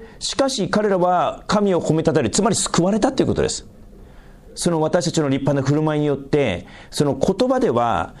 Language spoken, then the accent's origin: Japanese; North Korea; 北朝鮮から来ましたから無神論ですから、